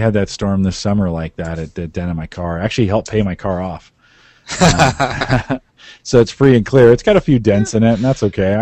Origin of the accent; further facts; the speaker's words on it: San Jose, California, United States; now in Nebraska, United States; It's a lot like I grew up in San Jose, California.